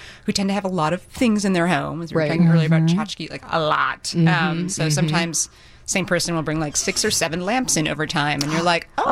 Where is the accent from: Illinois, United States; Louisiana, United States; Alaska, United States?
Illinois, United States; I'm from the suburbs here. I've been in Chicago for over 20 years, Chicago proper